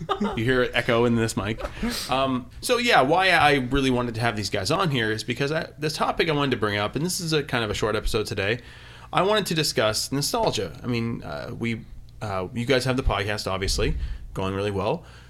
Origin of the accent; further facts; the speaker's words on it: Maine, United States; moved away as an adult; I mean, I grew up in Maine. 31 years and I moved out there not even 10 months ago